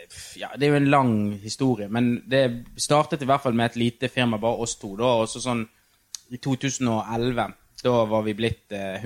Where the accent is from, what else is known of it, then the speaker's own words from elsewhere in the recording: Bergen, Vestland, Norway; Og så kommer vi fra Norge, fra Fyllingsdalen